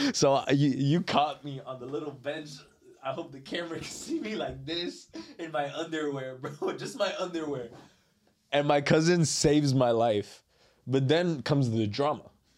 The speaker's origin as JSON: {"language": "English", "country": "United States", "tie": "born or raised there", "said": "And then I was telling him how I was raised in the United States"}